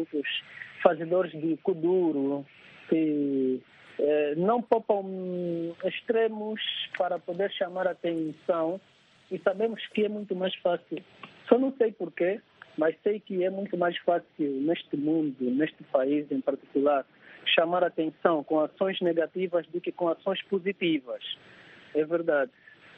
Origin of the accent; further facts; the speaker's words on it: Malanje, Angola; o Simon é de Cabinda, entretanto, eu sou de Malanje. Mas verdadeiramente somos todos angolanos.